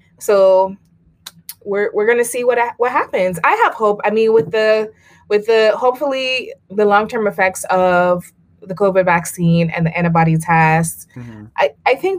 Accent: Jamaica; In Jamaica, and you guys know we're going to talk about Jamaica because we're from Jamaica.

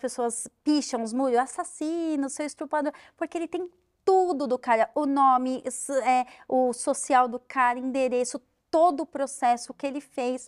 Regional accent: Brazil; eu, como uma boa brasileira, falei, vou ver quem são meus vizinhos.

